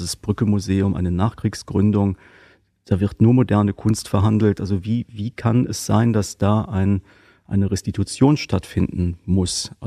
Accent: North Rhine-Westphalia, Germany; ich komme aus dem Rheinland, aus einer Stadt am Stadtrand von Köln.

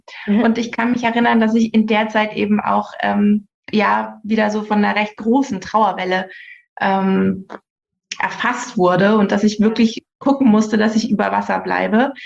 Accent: Bavaria, Germany; also ich bin bald 35 Jahre alt. Ich werde im Januar 35. Ich komme aus der Nähe von Nürnberg. Ich lebe hier mit meinem Verlobten und mit meinem Hund in einer kleinen Stadt in der Nähe von Nürnberg. Wir haben recht viel Natur außenrum.

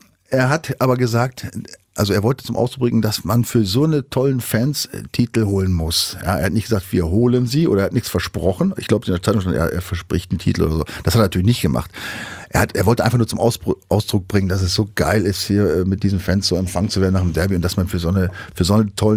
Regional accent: Northern Germany, Germany

